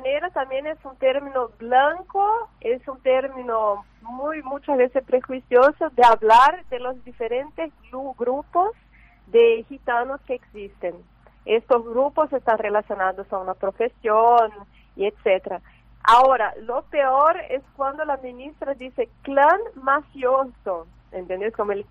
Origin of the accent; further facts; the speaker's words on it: Goiânia, Goiás, Brazil; Spanish is a second language; yo soy de Goiânia, en Brasil, y hay muchísimos gitanos allá.